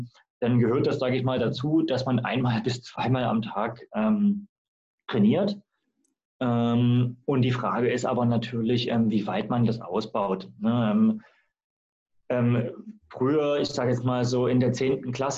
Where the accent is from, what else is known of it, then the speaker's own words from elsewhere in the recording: Dresden, Saxony, Germany; also born or lived in Rostock; now in Berlin, Germany; ich stamme ursprünglich aus Dresden und habe da auch studiert. Und bin dann so über die Wege Rostock 2015 nach Berlin gekommen.